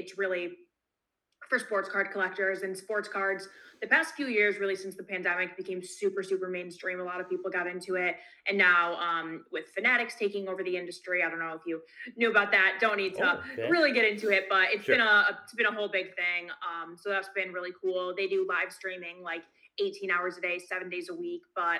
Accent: Detroit, Michigan, United States; because my team is the Red Sox, even though I'm from Detroit.

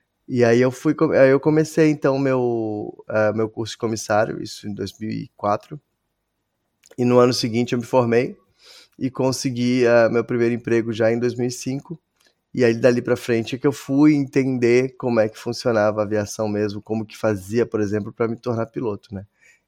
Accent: Florianópolis, Santa Catarina, Brazil; born there; nós nascemos, né? Eu e tu, Ana, a gente tava conversando um pouquinho antes, nascemos na mesma cidade, lá em Floripa, e dali pra frente o mundo virou nossa casa

